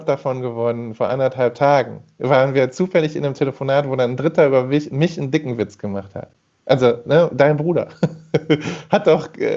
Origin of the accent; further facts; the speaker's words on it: Rhineland, Germany; Und das kann man als Rheinländer einfach nur komisch finden.